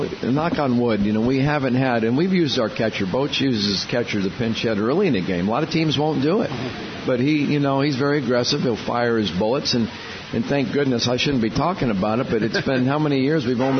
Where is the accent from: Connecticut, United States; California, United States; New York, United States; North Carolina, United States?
Connecticut, United States; I'm from Connecticut.